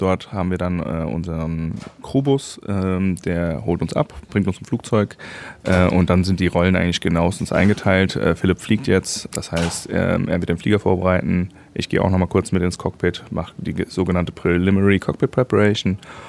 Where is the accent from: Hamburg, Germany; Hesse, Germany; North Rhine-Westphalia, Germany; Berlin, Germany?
Hesse, Germany; Frankfurt; ich bin auch Frankfurter, ich bin nur dienstlich in Köln gewesen.